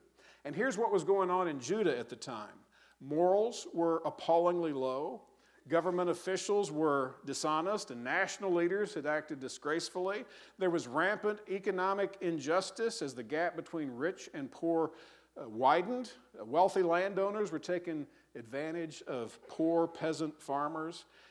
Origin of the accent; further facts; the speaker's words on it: Dallas, Texas, United States; growing up in Dallas, it was always said that there was a hole in the roof of Texas Stadium so God could watch the Cowboys play.